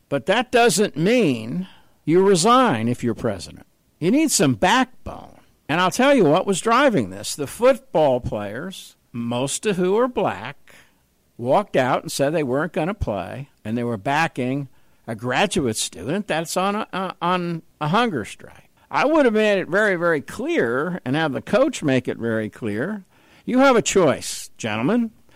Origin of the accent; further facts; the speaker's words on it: New York, United States; Because I'm a New Yorker, he's a New Yorker, he's very direct.